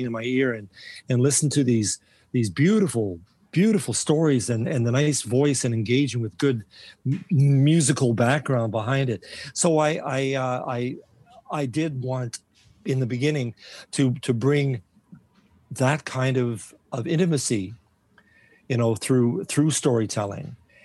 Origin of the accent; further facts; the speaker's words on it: Winnipeg, Manitoba, Canada; I was born and raised in Winnipeg, so so I knew the weather.